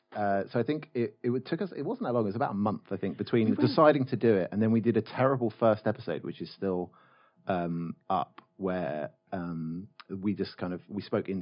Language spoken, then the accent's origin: English; England, United Kingdom; Nick and I met over a crowded room and bonded over the fact that we're English